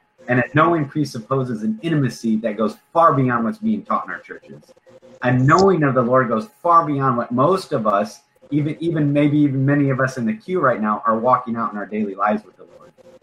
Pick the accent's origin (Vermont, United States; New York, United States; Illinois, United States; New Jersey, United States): Illinois, United States; We're like 2 hours west of Chicago, so I'm from Illinois, in Iowa border.